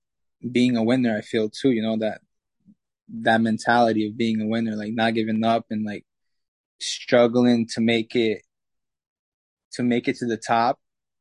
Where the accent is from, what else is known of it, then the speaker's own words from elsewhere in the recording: New York, United States; now in Miami, United States; I'm from New York. I mean, it's been well. The heat is too much for me, but it's going.